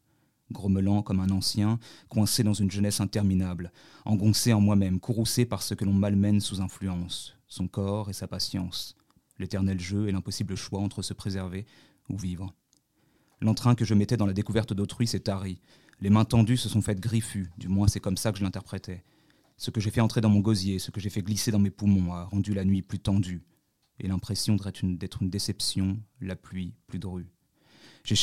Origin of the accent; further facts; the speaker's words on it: Paris, Île-de-France, France; j'ai grandi à Paris, on n'a pas du tout la même vie.